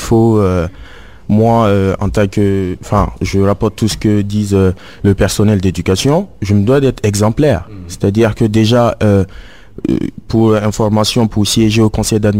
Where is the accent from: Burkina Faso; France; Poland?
Burkina Faso; Je suis d'origine africaine, je viens du Burkina Faso, pays de l'Afrique de l'Ouest.